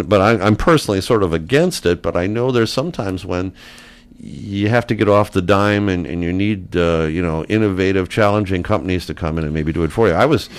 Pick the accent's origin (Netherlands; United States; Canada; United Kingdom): United States; Michigan; now I grew up in Michigan, but when I came out of college, I knew I wanted to be a teacher. And I said, oh, why not stay in my home state?